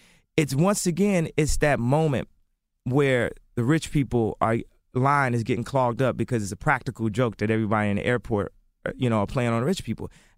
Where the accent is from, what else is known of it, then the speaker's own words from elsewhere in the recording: Chicago, Illinois, United States; Ghetto was fun. I mean, I'm from Chicago.